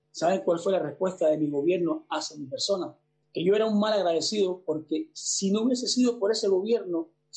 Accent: Cuba

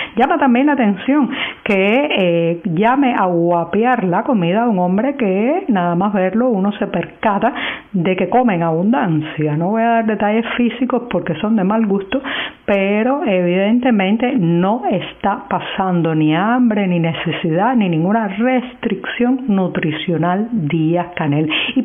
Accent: Cuba; las principales víctimas de este arribo somos los cubanos dentro de la isla.

